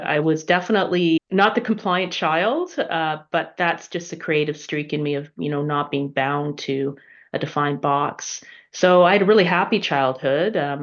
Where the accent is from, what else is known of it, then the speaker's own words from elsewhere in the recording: Pickering, Ontario, Canada; also born or lived in United Kingdom; I'm British Canadian. My life here was good. You know, growing up in Southern Ontario, Pickering, just outside of Toronto, small town next to a big city.